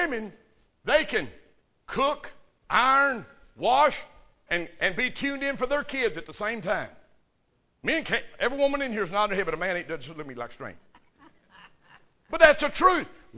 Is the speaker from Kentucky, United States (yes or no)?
yes; Kentucky, United States; I'm from Kentucky, and I didn't know what flour bread was.